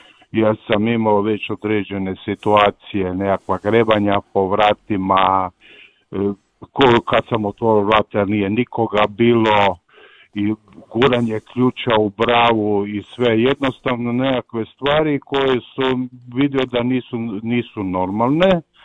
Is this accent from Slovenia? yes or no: no; Zagreb, Zagreb County, Croatia; ja sam odrastao u Novom Zagrebu u Zapruđu, jer sam došao s 2 godine